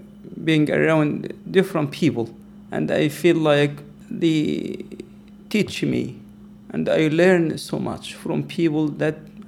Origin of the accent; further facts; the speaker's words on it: Egypt; I grew up in Egypt and I didn't see people white or black.